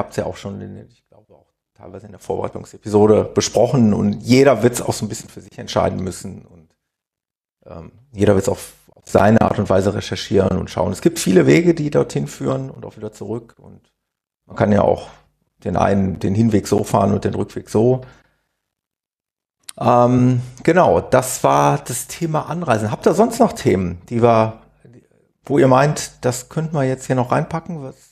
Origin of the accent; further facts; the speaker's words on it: North Rhine-Westphalia, Germany; wir kommen alle aus Nordrhein-Westfalen.